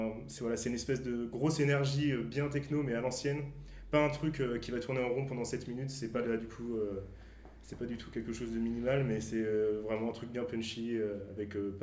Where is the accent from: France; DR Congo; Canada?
France; Angers, Pays de la Loire; voilà, je viens d'Angers.